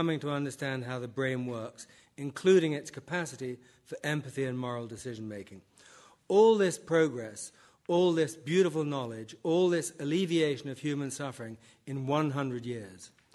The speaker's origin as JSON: {"language": "English", "country": "United States", "said": "This raises a disadvantage to be English, and I'm not, I'm American. Forgive me for using America by way of comparison. I am American, I love America."}